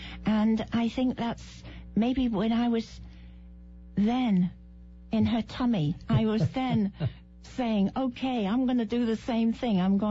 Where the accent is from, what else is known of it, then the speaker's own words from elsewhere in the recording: England, United Kingdom; I was born and raised in England, okay, and educated in England.